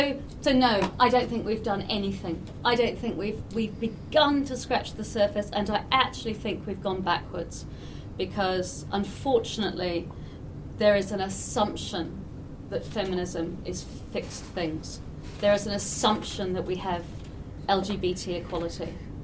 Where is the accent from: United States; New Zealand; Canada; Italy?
New Zealand; now in United Kingdom; And I grew up in New Zealand, particularly in this country.